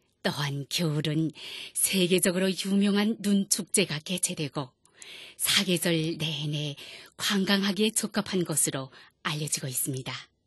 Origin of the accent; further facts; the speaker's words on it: North Korea; 제가 북조선 출신자라는 것을 알고